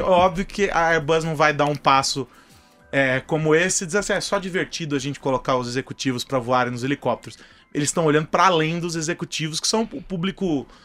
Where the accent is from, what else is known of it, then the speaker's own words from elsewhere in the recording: São Paulo, Brazil; Você continua sendo carioca, eu continuo sendo paulistano.